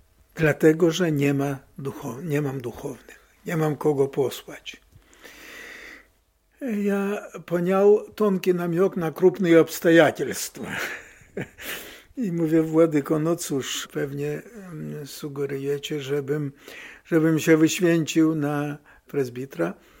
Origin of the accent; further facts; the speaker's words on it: Klejniki, Podlaskie Voivodeship, Poland; also born or lived in Czyże; ja się urodziłem tutaj niedaleko. W Czyżach się urodziłem. W Klejnikach wyrastałem do 7 lat, zanim do szkoły poszedłem, a już do szkoły wróciłem do rodziców